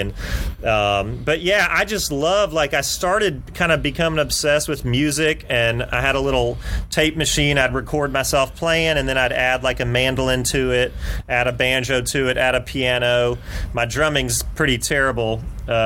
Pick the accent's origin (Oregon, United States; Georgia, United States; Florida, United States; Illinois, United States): Georgia, United States; Augusta; growing up in Augusta, Georgia